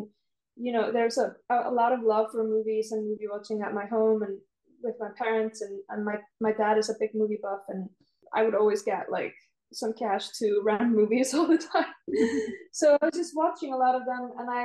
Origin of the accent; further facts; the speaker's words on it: Iceland; if I just talk first about how my living in Iceland shaped things, I'm still figuring that out.